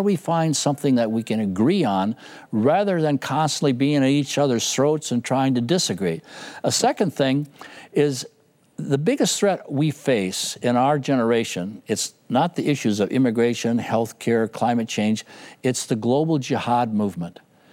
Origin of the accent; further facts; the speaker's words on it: Reisach, Wisconsin, United States; In my hometown of Reisach, Wisconsin